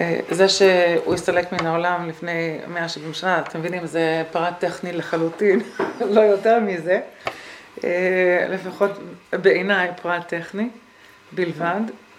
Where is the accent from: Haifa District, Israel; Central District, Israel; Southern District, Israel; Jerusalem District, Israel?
Central District, Israel; Rehovot; אני גדלתי ברחובות. עברתי את החינוך הממלכתי דתי